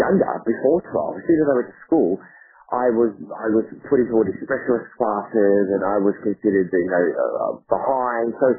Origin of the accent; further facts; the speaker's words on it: Australia; As an Australian, there was not any other Australian magician that had really made it